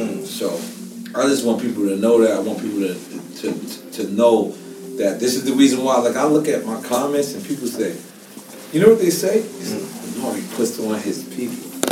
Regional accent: Queens, New York, United States; I know I'm from Queens, and I know a lot of people probably would think different, but like, I went to the Bronx, and the Bronx embraced me

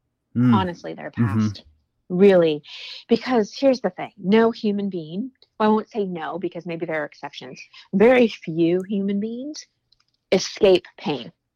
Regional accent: Texas, United States; I took a year of Texas history growing up in Texas.

